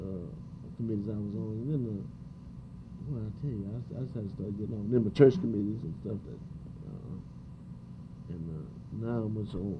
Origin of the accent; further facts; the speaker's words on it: Fayetteville, North Carolina, United States; I'm from Fayetteville originally, down east.